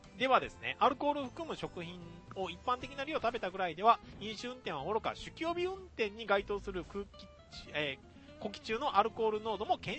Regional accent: Hokkaido, Japan; 冬真っ只中の道民です。

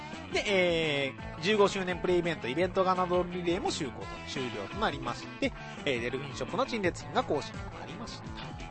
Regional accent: Kagawa, Japan; 私の地元香川県でですね、大変なことが起こりまして

